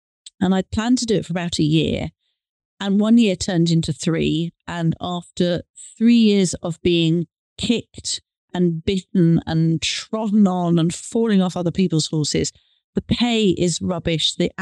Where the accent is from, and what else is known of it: United Kingdom; born or raised there; also born or lived in Hong Kong; now in West Berkshire, United Kingdom